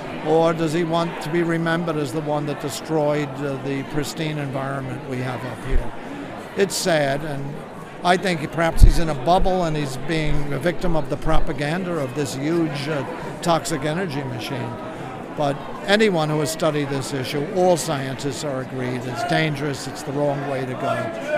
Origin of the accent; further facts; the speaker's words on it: New York, United States; I'm from Shenango County, New York, which is about halfway between Binghamton and Utica, if you're familiar with those places.